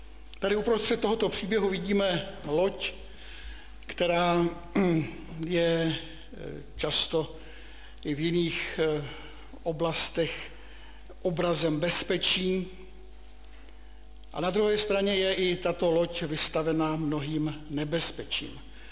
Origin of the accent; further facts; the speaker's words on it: Brno, South Moravian Region, Czechia; Tomu se jako Brňák smát nemůžu, pochopitelně.